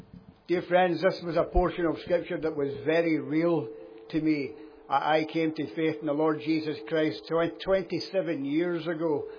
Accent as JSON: {"language": "English", "town": "Dumbarton", "region": "Scotland", "country": "United Kingdom", "tie": "born or raised there", "lives_now": "Northern Ireland", "said": "I'm not from Northern Ireland, for those that don't know me. I was born just outside Glasgow, Dumbarton, the place I was born. I was born and brought up into a Roman Catholic family in that place."}